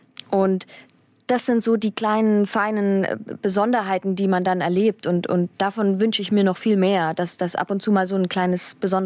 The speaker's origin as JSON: {"language": "German", "town": "Dresden", "region": "Saxony", "country": "Germany", "said": "So, und jetzt komme ich aus Dresden."}